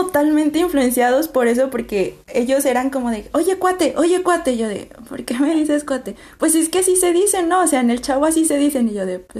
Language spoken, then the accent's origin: Spanish; Mexico; qué crees que son las cosas típicas que la gente da por hecho que hacemos o que somos los mexicanos?